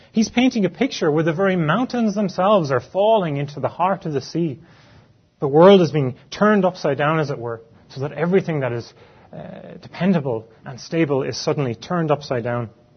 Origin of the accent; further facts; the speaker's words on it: Cork, County Cork, Ireland; There was a castle not only 20 minutes drive from where I grew up back in Cork.